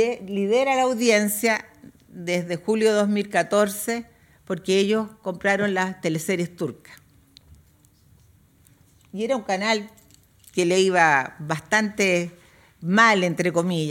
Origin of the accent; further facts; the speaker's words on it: Chile; Yo vengo de Chile. Chile es un país con 18 millones de habitantes aproximadamente.